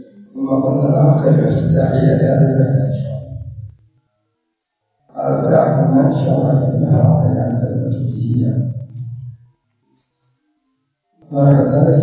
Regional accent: Yemen; يعني مثلا أنا كيمني ما عندي إقامة دائمة في تنزانيا أو إقامة دائمة في الحبشة

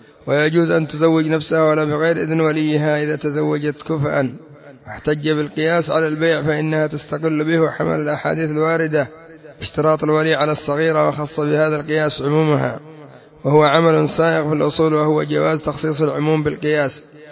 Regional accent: Yemen; أما عندنا في اليمن هو المقدم

